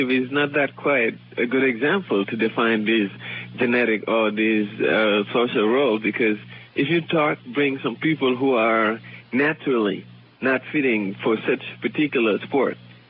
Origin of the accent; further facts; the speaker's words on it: Senegal; I myself am from Africa, too. I'm from Senegal.